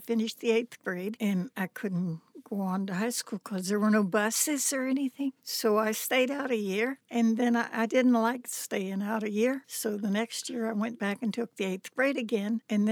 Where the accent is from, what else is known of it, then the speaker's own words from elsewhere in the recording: Gilpin, Kentucky, United States; I was born in our house. My mom had 8 children all at home. I grew up there in Gilpin, Kentucky.